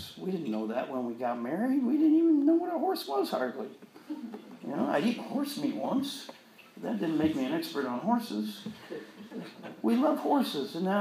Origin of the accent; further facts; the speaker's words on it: Canada; now in United States; When I moved to the United States from Canada, I decided not to get involved in sports.